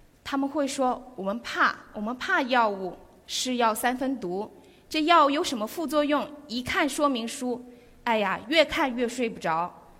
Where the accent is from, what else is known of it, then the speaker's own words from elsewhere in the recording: Guangdong, China; 我们广东人很养生，几乎都在 C 位，在中间，